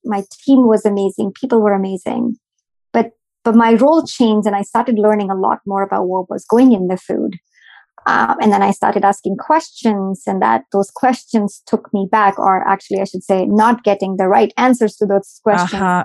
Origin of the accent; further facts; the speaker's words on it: India; because I grew up in India. I grew up in a family where my mom cooked every meal from scratch.